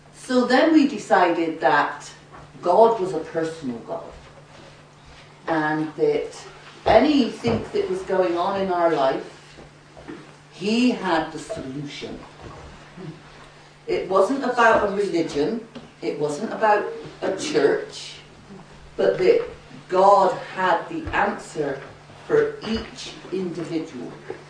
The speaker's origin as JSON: {"language": "English", "region": "England", "country": "United Kingdom", "said": "from England."}